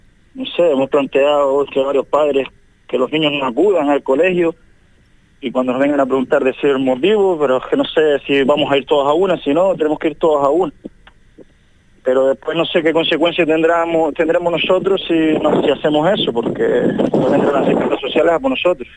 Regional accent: Cardón, Canary Islands, Spain; De Cardón, nosotros somos de Cardón

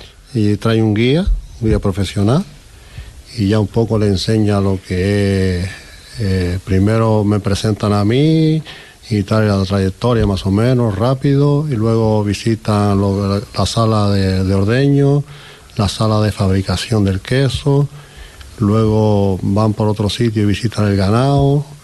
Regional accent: Canary Islands, Spain; No es como nosotros, no es como los canarios o los españoles.

